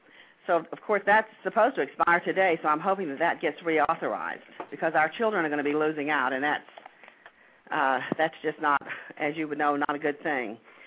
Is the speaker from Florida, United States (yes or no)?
yes; Miami, Florida, United States; also born or lived in Thomaston, Georgia; I was born in Thomaston, Georgia, and I lived there until I was about 7 years old. And then we moved to Miami, Florida, because my father was a carpenter.